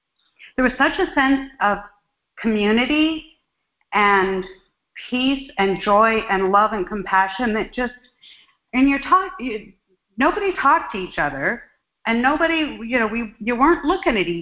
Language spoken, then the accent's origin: English; Roseville, United States; I am from Roseville and also an attendee from last week's retreat.